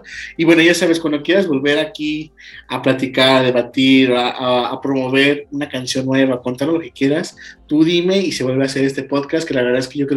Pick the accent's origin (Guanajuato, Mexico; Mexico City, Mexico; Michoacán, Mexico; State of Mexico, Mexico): Guanajuato, Mexico; León; Somos de León, Guanajuato.